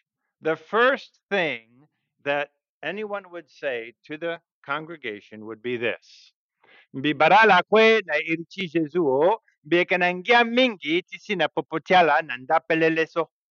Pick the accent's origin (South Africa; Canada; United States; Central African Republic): Central African Republic; So where I grew up in the Central African Republic, how many people know where the Central African Republic is?